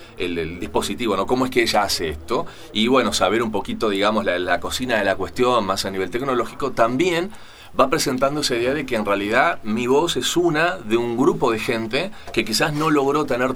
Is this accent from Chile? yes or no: no; Cuba; Yo soy cubana, vivo en Cuba y vivo las mismas vicisitudes que el cubano.